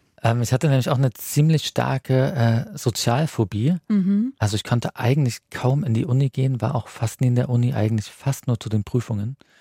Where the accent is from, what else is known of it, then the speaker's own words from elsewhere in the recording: Thuringia, Germany; born there; ich bin in Thüringen geboren, da war dann vielleicht 89